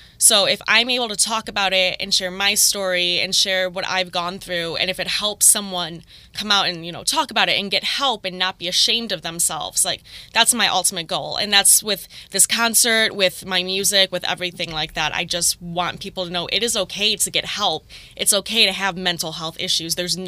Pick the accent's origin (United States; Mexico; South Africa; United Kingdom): United States; Lincoln Park, Michigan; I grew up about 10 minutes outside of Detroit, a town called Lincoln Park. But I moved here, 3 years ago, from a town called Gibraltar